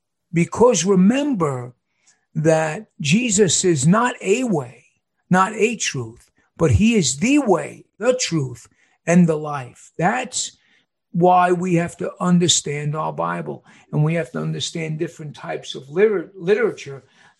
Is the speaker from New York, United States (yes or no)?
yes; New York, United States; I'm from New York. I like to talk.